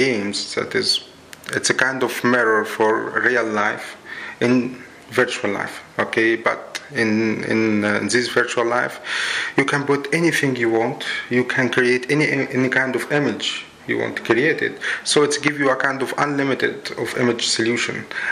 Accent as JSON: {"language": "English", "town": "Cairo", "region": "Cairo Governorate", "country": "Egypt", "said": "And I'm from Egypt, Cairo. I just arrived 2 days ago."}